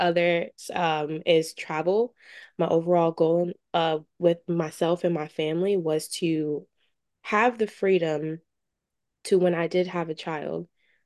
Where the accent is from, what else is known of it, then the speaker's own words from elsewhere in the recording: Virginia, United States; moved away as an adult; also born or lived in New York; now in Florida, United States; I moved, my family moved us from New York to Virginia. I moved from Virginia to Florida.